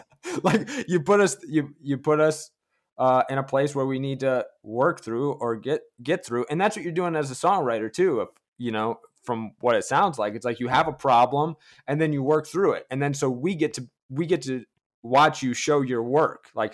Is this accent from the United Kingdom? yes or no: no; United States; Now, like, I'm an American, and I talk to a lot of folk and Americana songwriters